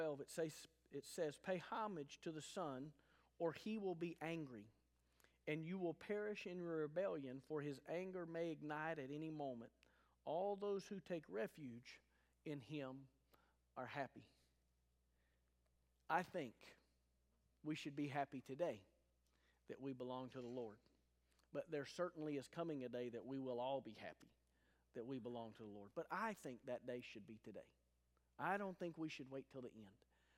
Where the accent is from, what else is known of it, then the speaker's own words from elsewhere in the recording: United States; It was easier as an American, and it was easier growing up in my house to be a Christ follower.